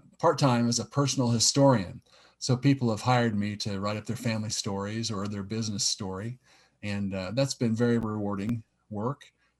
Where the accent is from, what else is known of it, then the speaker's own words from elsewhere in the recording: Kansas, United States; Yeah, I figured up probably about 80% of my life I've lived within the six-block area of Aggieville. I grew up on Laramie Street